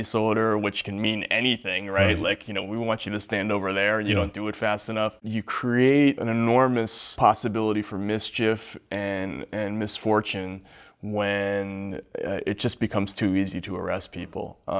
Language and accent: English; Boston, Massachusetts, United States; he remembered talking to people in Southie in Boston, you know, my hometown